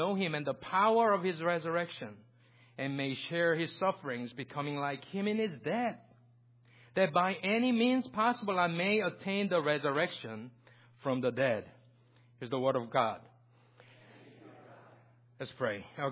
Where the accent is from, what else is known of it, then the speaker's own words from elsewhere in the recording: Texas, United States; moved away; also born or lived in South Korea; I came from Korea, South Korea, 20-some years ago. And I grew up in Texas, the great state of Texas. I went to high school there. I went to college there.